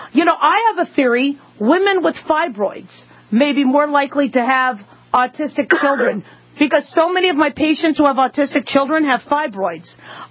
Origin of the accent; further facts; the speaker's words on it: Arizona, United States; because, you know, we grew up in Arizona.